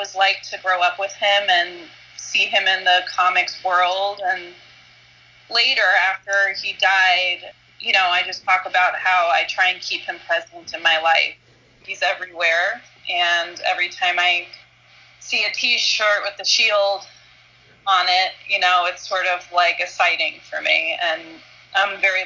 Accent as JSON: {"language": "English", "town": "New York City", "region": "New York", "country": "United States", "tie": "born or raised there", "said": "I grew up in New York City, and he lived 40 blocks south of me."}